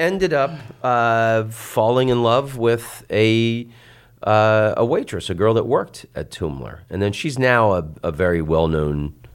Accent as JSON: {"language": "English", "region": "Florida", "country": "United States", "tie": "born or raised there", "also_born_or_lived": "San Francisco", "said": "because I grew up in Florida, my family are all conservative, hardcore Christian Republicans, and like, you know, a lot of Florida people where I grew up"}